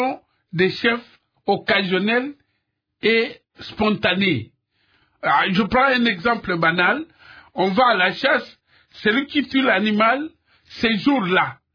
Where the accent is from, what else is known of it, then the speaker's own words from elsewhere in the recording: Idiofa, Kwilu, DR Congo; also born or lived in Kalemie / Uvira; Moi, je suis d'Idiofa, mais j'ai vécu à Kalemie et à Ouvira, donc je connais à peu près le coin.